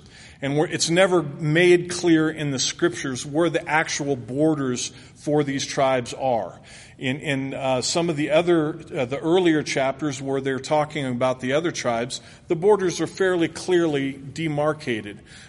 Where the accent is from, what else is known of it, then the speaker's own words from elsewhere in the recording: California, United States; I grew up in California. Don't hold it against me. I got out of there as quickly as I could.